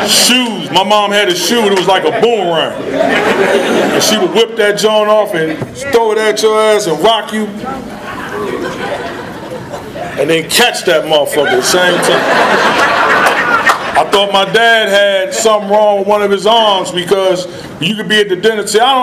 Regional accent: Washington, District of Columbia, United States; I'm born and raised in Washington, D.C. I got clean in Ohio.

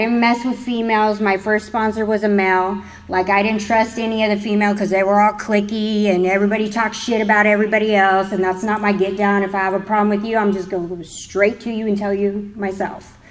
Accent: California, United States; So I'm from California, delayed flights, all that fun stuff to get here

